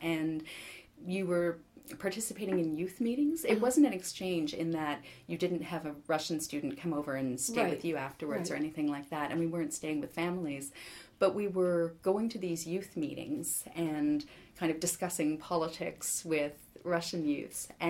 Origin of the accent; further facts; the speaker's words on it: Canada; now in New York, United States; I grew up in Canada. I lived there until I moved to New York in 2001. And I am a dual citizen, so I'm Canadian and American, like naturalized American citizen now.